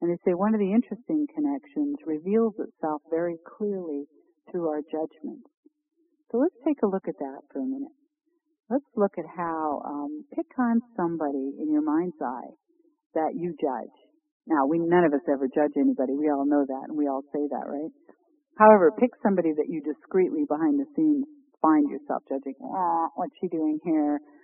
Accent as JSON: {"language": "English", "country": "Canada", "said": "Canada, my home country."}